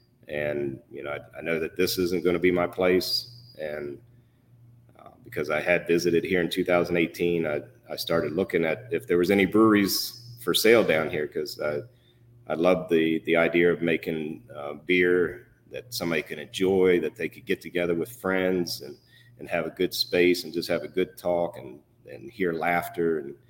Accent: East Coast, United States; Like I said, we were a racing family. So we grew up on the East Coast.

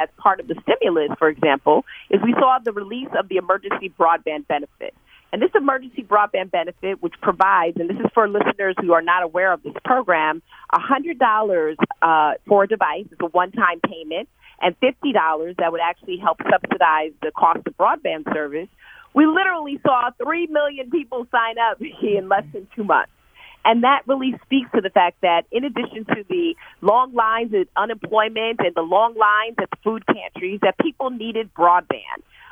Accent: New York, United States; I'm from New York, California is sort of like its own country.

